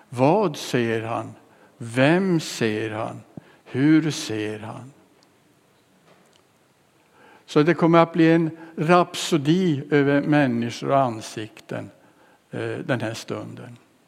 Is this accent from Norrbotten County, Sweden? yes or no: yes; Luleå, Norrbotten County, Sweden; now in Karlshamn, Sweden; vi har flyttat från Bökemål och vi bor i Karlshamn nu. Annars kommer jag uppifrån Luleå.